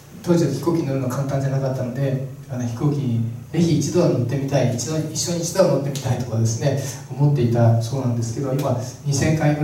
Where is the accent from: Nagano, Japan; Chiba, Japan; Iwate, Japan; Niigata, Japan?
Nagano, Japan; moved away; 私はあの長野の田舎で育ってですね、農家で育って、ちょっと東京とかですね、都会に出てくるときに